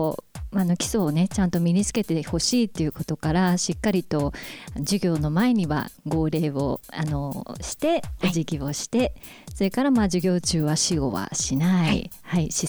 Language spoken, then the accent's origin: Japanese; Toyohashi, Aichi, Japan; はい、出身は愛知県の豊橋市です。